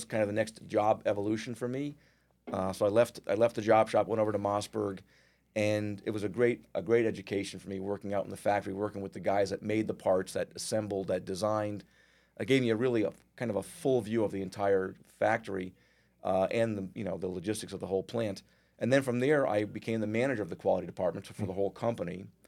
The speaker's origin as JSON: {"language": "English", "region": "Connecticut", "country": "United States", "tie": "born or raised there", "said": "Well, I am born and bred in Connecticut. Still live there. My family is all there."}